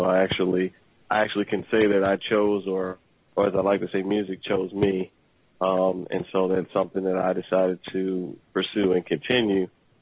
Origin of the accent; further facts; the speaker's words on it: Washington, District of Columbia, United States; So I'm also from the Washington, D.C. area.